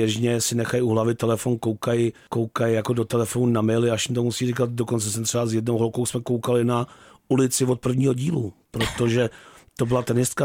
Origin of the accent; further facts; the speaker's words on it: Prague, Czechia; vždycky, když jsem byl malý, vyrůstal jsem tady v Praze